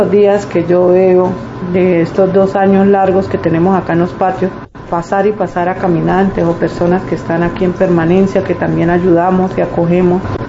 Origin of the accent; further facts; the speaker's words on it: Bucaramanga, Santander, Colombia; also born or lived in Cúcuta; Soy de Cúcuta y viví en Bucaramanga hasta mi adolescencia, por ahí 15, 16 años, los viví en Bucaramanga.